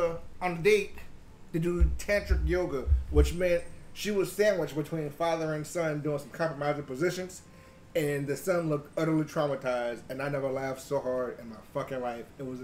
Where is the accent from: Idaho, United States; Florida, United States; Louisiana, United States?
Louisiana, United States; New Orleans; also born or lived in Hawaii; 8-year Marine Corps vet, born and raised in New Orleans, lived in Hawaii for a bit, now I came back home